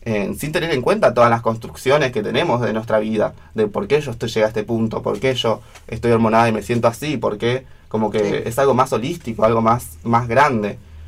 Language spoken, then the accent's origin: Spanish; Bahía Blanca, Buenos Aires Province, Argentina; now in El Bolsón, Argentina; Yo vine al Bolsón, yo soy de Bahía Blanca, yo vine al Bolsón como a encontrarme desde la soledad en mi transición